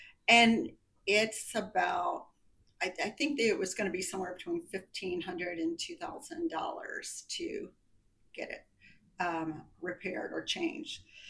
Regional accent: Indiana, United States; I'm from Indiana and it has never given me any problems ever

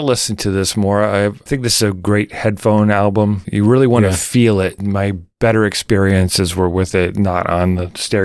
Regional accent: Midwest, United States; I was a kid from the Midwest. I'd never heard of it.

